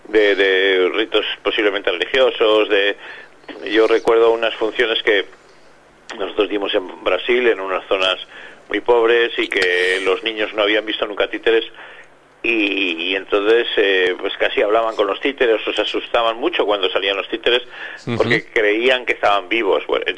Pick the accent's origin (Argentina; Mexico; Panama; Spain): Spain; Binéfar, Aragon; tanto Pilar como yo somos de Binéfar y aquí estamos, hoy nos toca aquí, en casa.